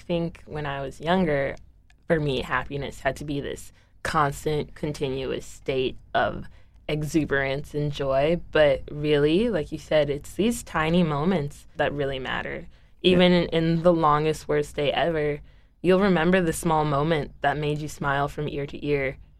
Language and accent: English; Maryland, United States; I grew up in Howard County, Maryland, which is not a very diverse place at all